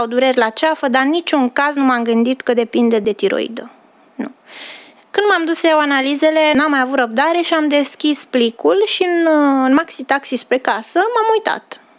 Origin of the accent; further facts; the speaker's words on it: Romania; el știa că eu nu eram din România și nu aveam asigurare, nu aveam card de sănătate, eu eram turist în țara mea.